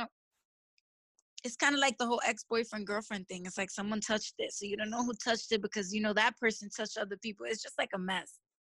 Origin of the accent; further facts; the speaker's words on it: Brooklyn, New York, United States; Brooklyn, New York.